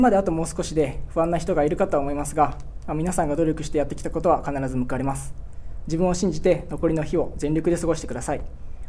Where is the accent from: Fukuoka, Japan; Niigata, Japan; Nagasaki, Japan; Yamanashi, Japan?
Yamanashi, Japan; 私は生まれも育ちも山梨で、住み慣れたこの山梨から離れたくないという気持ちがあり、